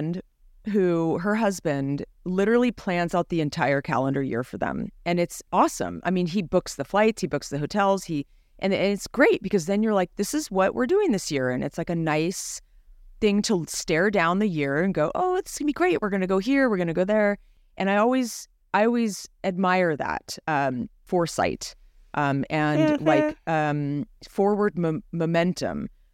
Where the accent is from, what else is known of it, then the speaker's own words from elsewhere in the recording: Los Gatos, California, United States; Me of my hometown. See, I think I crave like the more, you know, they're not distinct seasons like the East Coast, but Los Gatos is not that far from where you are south.